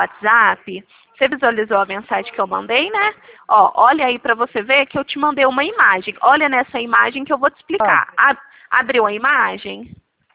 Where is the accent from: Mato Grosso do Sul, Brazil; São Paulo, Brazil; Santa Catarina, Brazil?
São Paulo, Brazil; Franca; eu sou de Franca